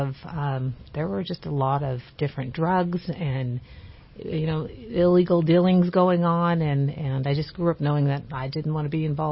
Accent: Norwalk, California, United States; I grew up in the Los Angeles area in Norwalk, and it was a primarily Hispanic area.

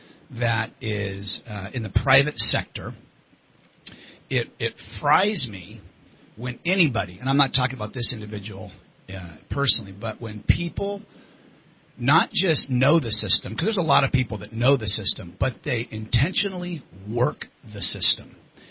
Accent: Anderson, California, United States; also born or lived in Shasta County; I grew up in Anderson, love Anderson, California. I think it's a great place to call home.

